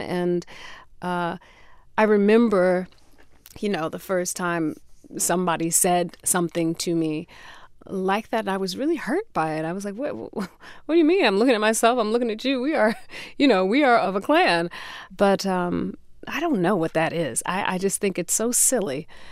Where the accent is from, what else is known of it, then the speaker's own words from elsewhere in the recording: Connecticut, United States; I did attend an HBCU and I am from Connecticut, so I am a New Englander.